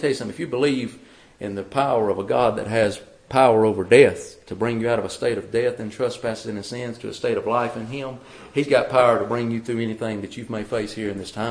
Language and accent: English; Georgia, United States; I remember whenever I grew up in South Georgia, I could dial four numbers and dial anybody within a 10-mile radius of my house.